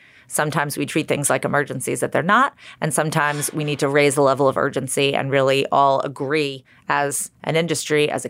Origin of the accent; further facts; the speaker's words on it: Massachusetts, United States; especially since I was doing this back in my hometown in Massachusetts when I first started my career